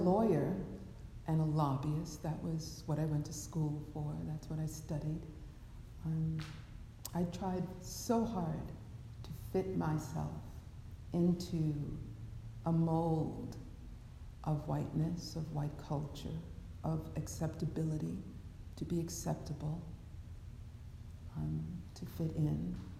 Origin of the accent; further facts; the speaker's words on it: Brooklyn, New York, United States; So growing up in Brooklyn, I had no intention of being a Dharma teacher, Dharma anything.